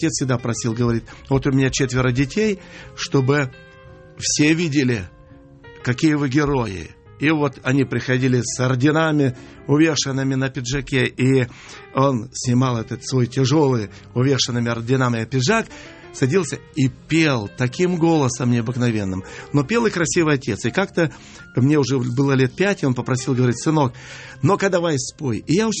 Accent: Dinskaya, Krasnodar Krai, Russia; Да, я сам с Кубани, станица Динская.

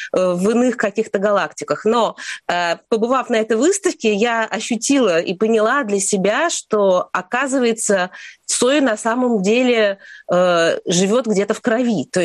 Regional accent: Saint Petersburg, Russia; я росла в Ленинграде, в Петербурге сейчас, ну, тогда Ленинград

